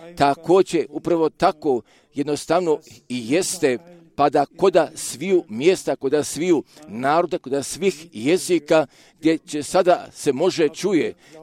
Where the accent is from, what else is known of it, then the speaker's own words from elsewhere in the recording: Romania; Serbian is a second language; Mi dolazimo iz Rumunije i da predamo pozdrava iz Rumunije.